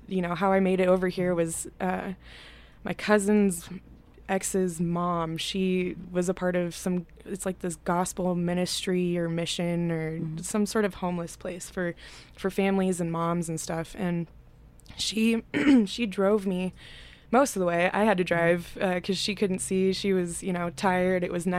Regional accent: Alaska, United States; thanks to my experience growing up in Alaska, when everybody starts to panic, I go into survival mode

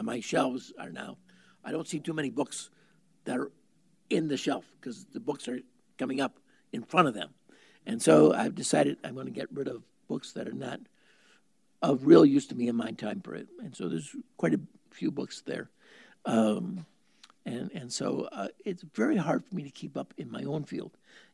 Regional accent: Chicago, Illinois, United States; And I'm from Chicago. So there are problems.

